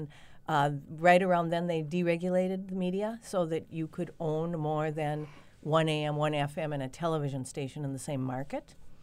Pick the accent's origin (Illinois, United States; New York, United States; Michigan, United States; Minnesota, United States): Minnesota, United States; Duluth; I'm originally from Duluth.